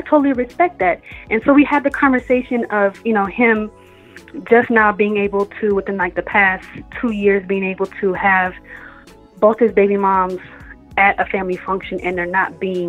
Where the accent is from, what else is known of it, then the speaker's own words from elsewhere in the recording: Sacramento, California, United States; I'm from Sacramento, so you see the 916, but I'm in Tennessee.